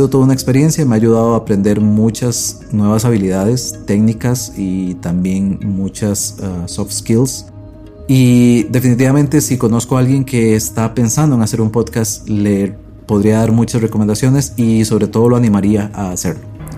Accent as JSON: {"language": "Spanish", "country": "Costa Rica", "said": "En Costa Rica, que es de donde soy"}